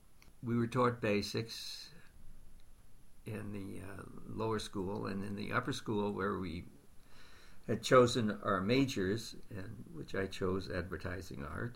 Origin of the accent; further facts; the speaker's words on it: Brooklyn, New York, United States; I grew up in Brooklyn, New York, in Bedford-Stuyvesant. I always felt that I left Bed-Stuy as a survivor.